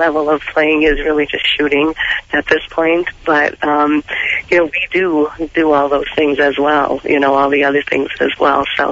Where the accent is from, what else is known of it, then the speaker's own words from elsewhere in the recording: Devils Lake, North Dakota, United States; I'm from North Dakota, so I went to school at Devil's Lake Central High School.